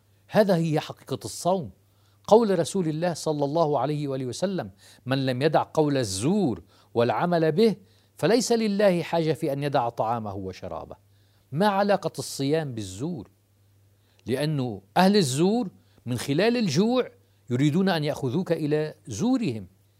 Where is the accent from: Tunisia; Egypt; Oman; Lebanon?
Lebanon; حتى عندنا في لبنان عرضت الكهرباء وعرضت